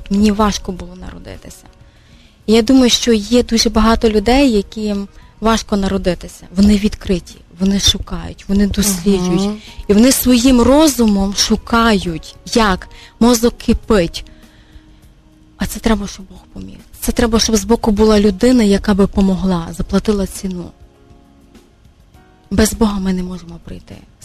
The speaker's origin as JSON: {"language": "Ukrainian", "town": "Novyi Rozdil", "region": "Lviv Oblast", "country": "Ukraine", "tie": "born or raised there", "said": "А я виросла в Новому Роздолі. Це місто, де видобувають сірку."}